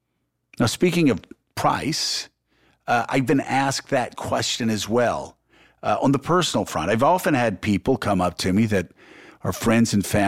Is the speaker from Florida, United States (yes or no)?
yes; Pensacola, Florida, United States; when I was growing up in First Baptist Church in Pensacola, Florida.